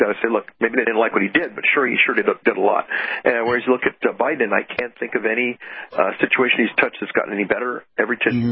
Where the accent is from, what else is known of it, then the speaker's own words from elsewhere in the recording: Los Angeles, California, United States; Yep, I grew up in Los Angeles. I went to the LA. I was a student in the LA school system, public schools, K-12.